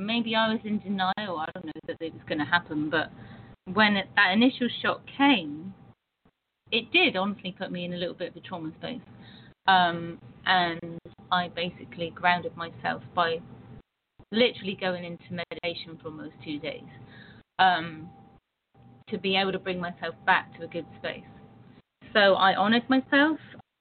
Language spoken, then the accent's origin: English; United Kingdom; because obviously I'm British, You can kind of hear it.